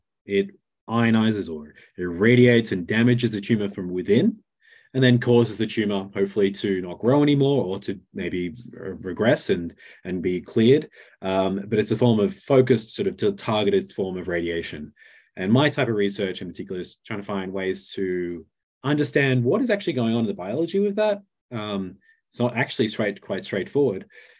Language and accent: English; Sydney, New South Wales, Australia; accent: Australian; my Australian accent. So I lived in Australia for most of my life. My wife and I are Australian from Sydney. Did my undergraduate at University of Sydney, then my PhD there.